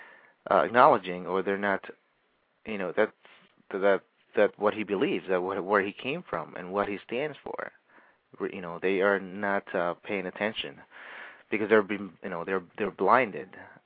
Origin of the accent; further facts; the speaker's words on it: Philippines; Whether you be like Asians, like myself, I'm a Filipino.